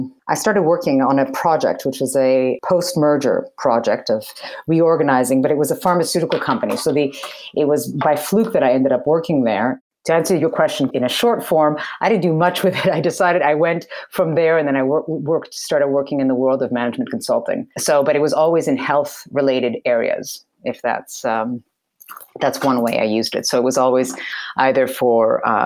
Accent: Montreal, Quebec, Canada; I grew up, I'm a native Montrealer. I am the daughter of Greek immigrants who came here in the early 60s as young doctors, and they started practicing medicine here and raising their family here and becoming part of the community, and I was born here.

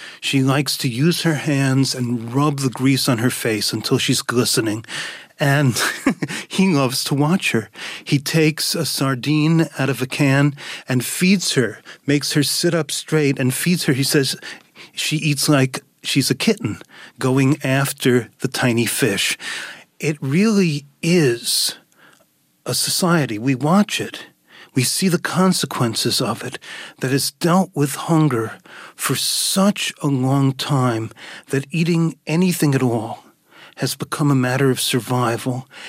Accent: United States; this is a country where food means something different from what it's meant to us growing up in America.

